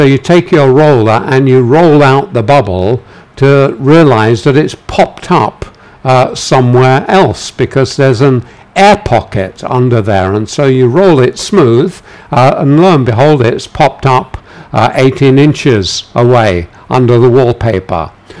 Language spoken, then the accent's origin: English; London, United Kingdom; I grew up in London, and you always, when I was growing up, you always put wallpaper on your walls.